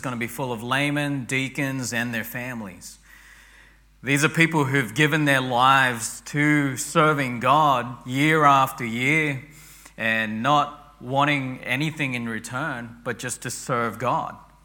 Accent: Australia; I was new to Australia. I grew up in Australia, but I've been away for so long.

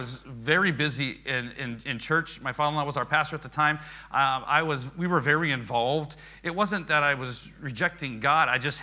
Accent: Oregon, United States; I grew up in Oregon. She grew up in Florida.

